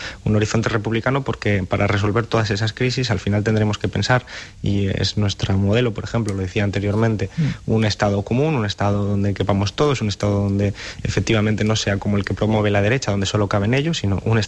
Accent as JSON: {"language": "Spanish", "country": "Spain", "said": "ese es el problema que también abordamos como españoles y ciudadanos"}